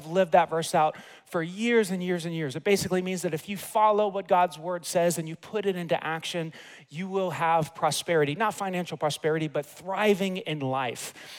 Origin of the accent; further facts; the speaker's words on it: New York City, New York, United States; I grew up in New York City. I'm a natural skeptic because if you've ever been in New York City, everybody's always pulling something.